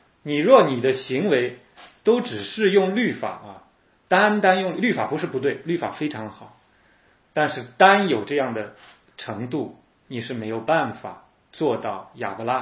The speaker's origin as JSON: {"language": "Chinese", "country": "China", "said": "你不会我们中国人讲动恻隐之心吗？"}